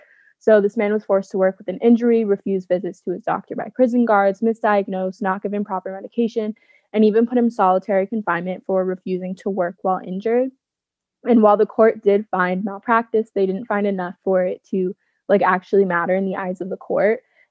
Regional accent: New Jersey, United States; But in case you don't want to look it up, I'm from New Jersey, so that's what I looked at.

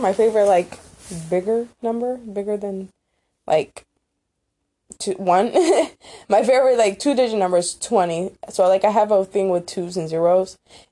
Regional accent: North Carolina, United States; also born or lived in Michigan; I was born in Michigan, but I don't really feel from Michigan. Like, I moved to North Carolina at a very young age. I moved to North Carolina around 2-3 years old. So I was only living in Michigan for a good 3 years of my life.

